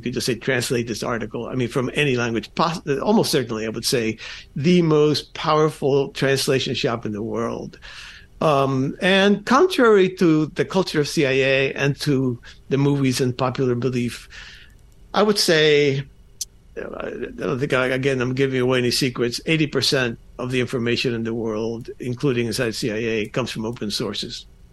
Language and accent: English; Falls Church, Virginia, United States; also born or lived in Miami; So I did not grow up in a Cuban ghetto. I grew up in Falls Church, Virginia, outside Washington, D.C.